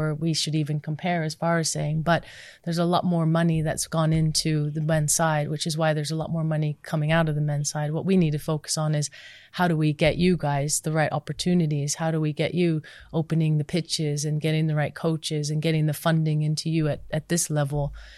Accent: United States; growing up in the States where, like, it's just girls, everyone can play and it is a girls sport.

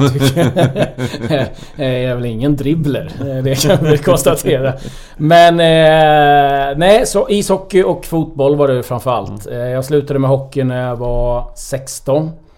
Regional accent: Hovslätt, Jönköping County, Sweden; Så att en bit utanför Jönköping där växte jag upp. Jaha. I Hovslätt

